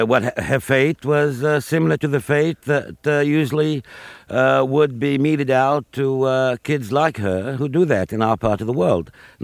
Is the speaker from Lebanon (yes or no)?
yes; Beirut, Beirut Governorate, Lebanon; I'm your typical, indeed quintessential street kid when I was growing up in Beirut.